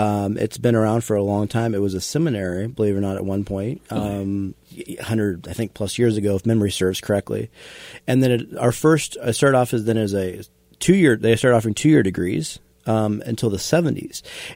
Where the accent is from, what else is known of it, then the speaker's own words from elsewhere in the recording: Iowa, United States; also born or lived in Quincy; I was born in Quincy, but more or less raised in Iowa, very much a Midwest guy.